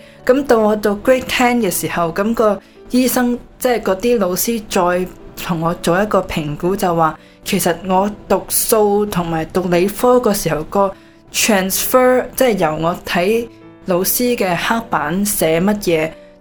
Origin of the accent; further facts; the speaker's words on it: Toronto, Ontario, Canada; 咁直到我17岁读12班的时候呢，我是多伦多来的。